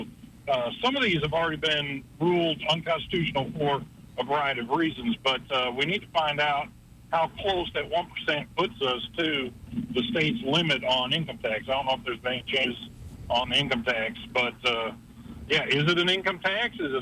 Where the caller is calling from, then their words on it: Montgomery, Alabama, United States; I'm coming from North Montgomery, just leaving my job.